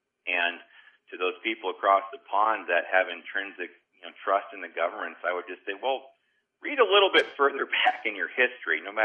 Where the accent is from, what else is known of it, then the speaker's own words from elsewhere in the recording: Iowa, United States; I know Iowa, my home state, is one of those states